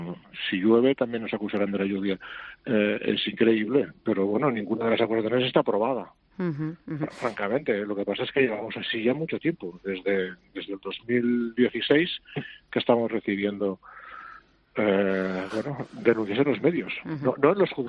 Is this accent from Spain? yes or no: yes; Spain; como ciudadanos españoles, como organización española que está salvando vidas en el Mediterráneo